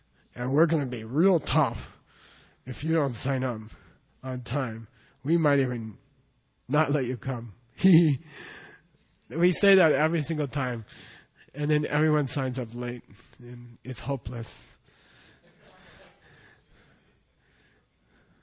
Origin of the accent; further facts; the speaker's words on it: Phoenix, Arizona, United States; Everyone from Phoenix, I grew up in Phoenix. No fool stays here in the summer, okay?